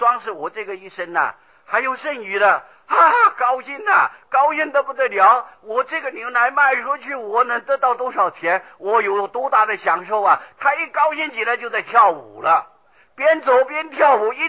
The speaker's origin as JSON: {"language": "Chinese", "country": "Taiwan", "said": "我们中国人，尤其我们台湾人，会不会做白日梦啊？"}